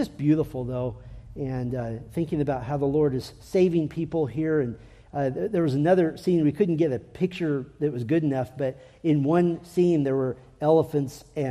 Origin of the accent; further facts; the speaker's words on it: United States; And I said, "No, I'm not South African. I'm American."